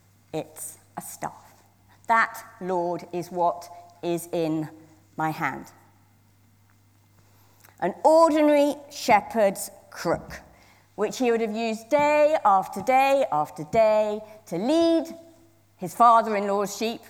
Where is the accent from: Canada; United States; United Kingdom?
United Kingdom; Scotland; I was brought up in Scotland, and we were not allowed to go on the hill. We call mountains hills in Scotland.